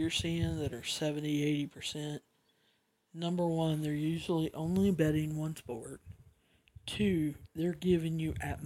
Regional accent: United States; But I don't know any better. I'm an American.

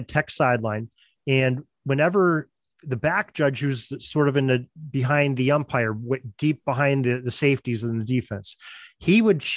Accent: Edinboro, Pennsylvania, United States; I'm originally from Edinburgh, and I went. That's where I ended up going to college, was Edinburgh University, which is probably about 15 miles south of Erie.

